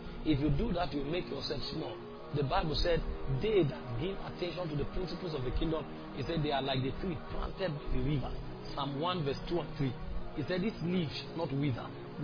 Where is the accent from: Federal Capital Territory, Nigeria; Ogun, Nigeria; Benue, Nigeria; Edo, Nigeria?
Benue, Nigeria; Is it because they love me? Is it because I'm from Benue? No.